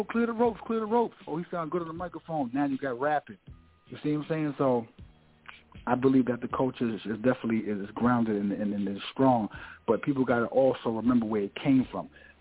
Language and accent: English; Bronx, New York, United States; I grew up around West Farm Road and Freeman Street and Bronx River, so them areas is where the jams is going on